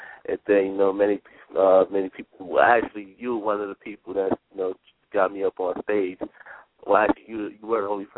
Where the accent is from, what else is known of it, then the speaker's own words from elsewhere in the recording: New Jersey, United States; 16. I'm from North New Jersey.